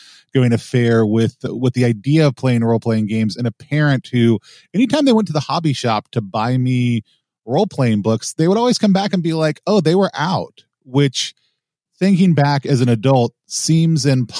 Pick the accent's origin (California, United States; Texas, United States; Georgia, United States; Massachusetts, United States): Texas, United States; Yeah, I grew up in the American South, specifically Texas, not in the Satanic Panic, but on the tail end of the Satanic Panic